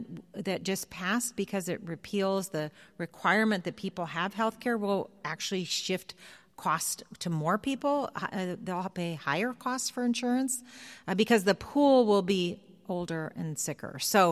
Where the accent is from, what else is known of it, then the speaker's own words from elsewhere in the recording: Oregon, United States; You know, I'm here from Oregon, and I happen to be a Democrat